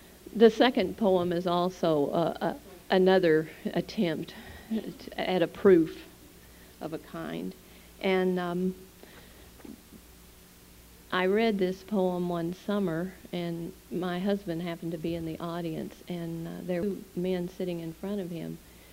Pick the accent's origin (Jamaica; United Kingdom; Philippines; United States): United States; Missouri; now in Houston, United States; I grew up in Missouri and really had my background in a forest. So I was always under trees. Well, when we moved to Houston, or just outside of Houston, I had a very different environment to get used